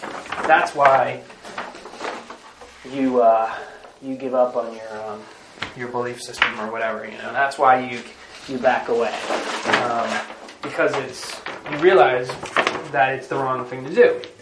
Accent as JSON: {"language": "English", "region": "New Jersey", "country": "United States", "tie": "born or raised there", "lives_now": "New York, United States", "said": "Because I grew up in New Jersey, and I remember the towers, and I remember seeing the towers every time I came into the city."}